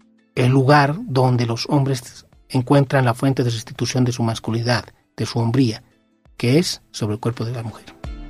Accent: Bolivia; lo digo con todo respeto como boliviano

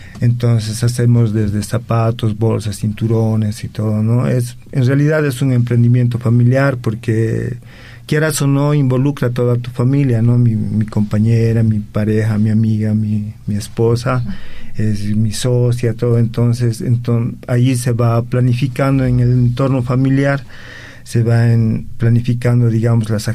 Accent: Potosí, Bolivia; Yo soy potosino y el taller ha comenzado en Potosí, ¿no?

